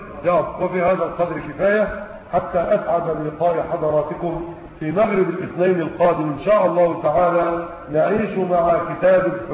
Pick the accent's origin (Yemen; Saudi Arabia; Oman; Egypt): Egypt; لكن المحاكم عندنا في مصر